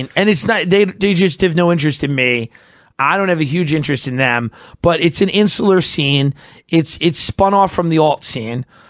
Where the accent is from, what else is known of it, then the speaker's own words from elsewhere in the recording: Long Island, New York, United States; Because I'm from Long Island.